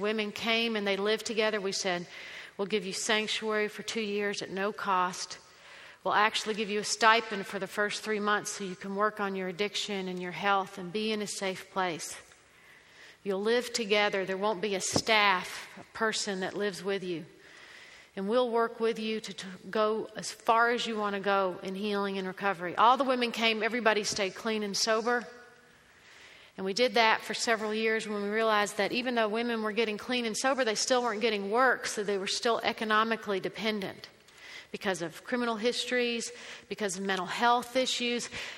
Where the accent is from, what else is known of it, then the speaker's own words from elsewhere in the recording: Connecticut, United States; born there; And I want to say to Jeff that actually it was a circuitous path that brought this accent to me. I was actually born in Connecticut.